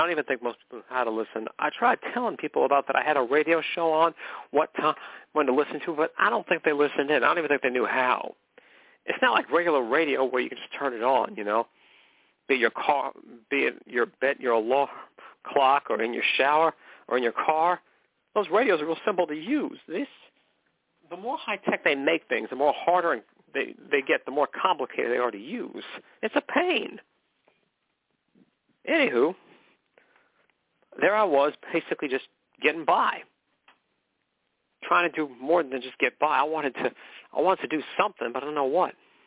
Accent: McKinleyville, California, United States; okay? And I'm from McKinleyville, California. That's where I was born and raised. I spent pretty much my whole life there.

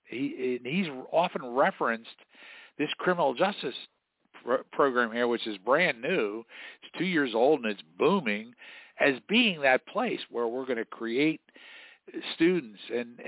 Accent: New York City, New York, United States; now in Steubenville, United States; I come from New York City to Steubenville, Ohio, to Franciscan University

